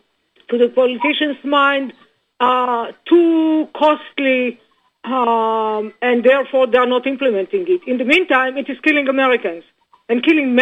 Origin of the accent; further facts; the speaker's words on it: Israel; I grew up in Israel